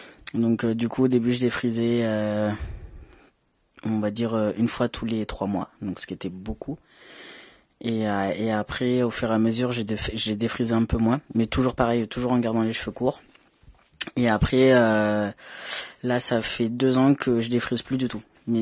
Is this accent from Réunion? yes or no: yes; Réunion; also born or lived in Madagascar / Guadeloupe; je suis né à Madagascar. J'ai jamais habité là-bas, mais du coup je suis né et après j'ai toujours habité dans les îles, donc Réunion et Guadeloupe. Du coup j'ai la peau noire, enfin pas on va dire marron clair